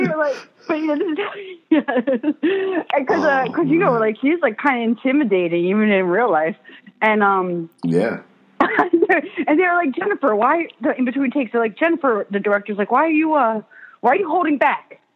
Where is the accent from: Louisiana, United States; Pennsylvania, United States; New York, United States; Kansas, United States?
Pennsylvania, United States; Philadelphia; he knew that I'm from Philly, so he called me